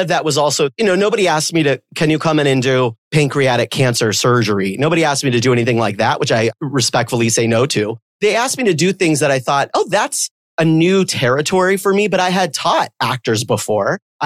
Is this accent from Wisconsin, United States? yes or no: no; San Diego, California, United States; born there; It was probably a warm day in April when I was born. I was born in San Diego.